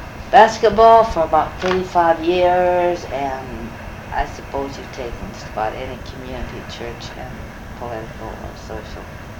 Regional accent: Montana, United States; also born or lived in North Dakota; Born in North Dakota, but I was raised in Montana, just off the reservation line, south of Scobie and Poplar Creek.

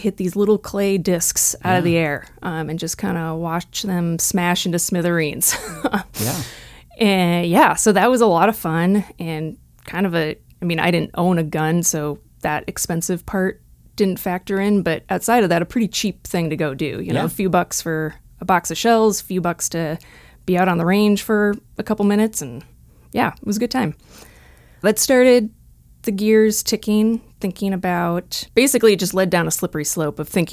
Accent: Minnesota, United States; I grew up in Minnesota, just outside the Twin Cities.

